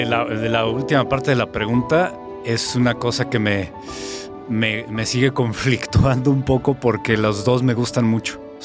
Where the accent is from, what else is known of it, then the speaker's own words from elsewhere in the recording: Guadalajara, Jalisco, Mexico; now in Mexico City, Mexico; Estaba recién llegado de Guadalajara, yo soy de Guadalajara, llegué a la Ciudad de México buscando abrirme más camino, porque en Guadalajara pues no había gran cosa.